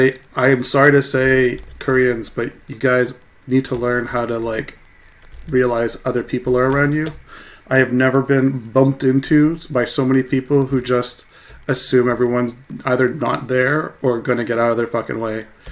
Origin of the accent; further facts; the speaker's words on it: Canada; moved away as an adult; now in Japan; just pretty much annihilated any footprints I've ever had in my home country of Canada, and packed up and went to Japan.